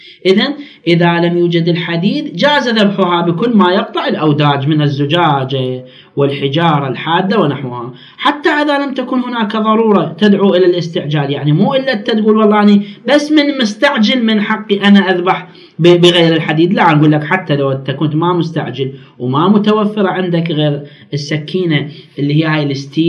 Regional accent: Iraq; لا، عندنا في العراق في أعرافنا أنه ما يجوز المرأة تذبح دجاجة ولا تذبح شاة

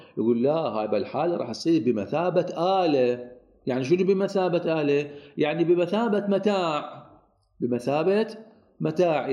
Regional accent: Iraq; سعادة أكثر البيوت موجود عندنا بالعراق هي موجود بها مربوط عليها على التأسيس ما طور مي

